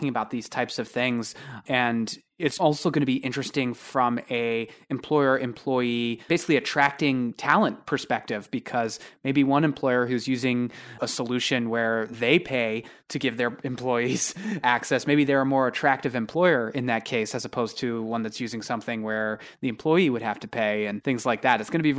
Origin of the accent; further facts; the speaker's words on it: Chicago, Illinois, United States; As a Chicagoan, that has been a challenge.